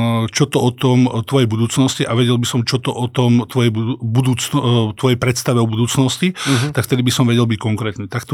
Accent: Dolná Súča, Trenčín Region, Slovakia; som chalán z dediny, z Dolnej Súče

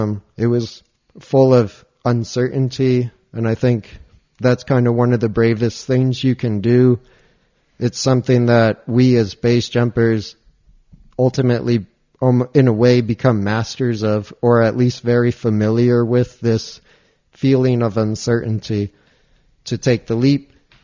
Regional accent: New York, United States; I grew up in the U.S. I'm from the United States and had never been. I grew up mostly in New York. I moved around a little bit, but I had never been west of the Mississippi

